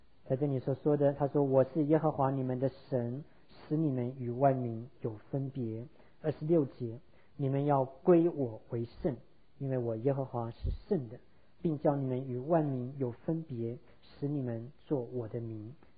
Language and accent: Chinese; China; 那我们知道我们中国人对节期的观念也非常的深刻啊。